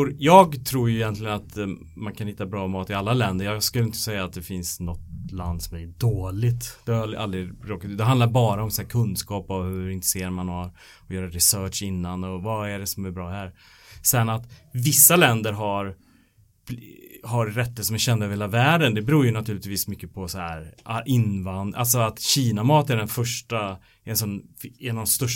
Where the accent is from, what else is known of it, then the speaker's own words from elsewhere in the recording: Sweden; lättare att se som mig som svensk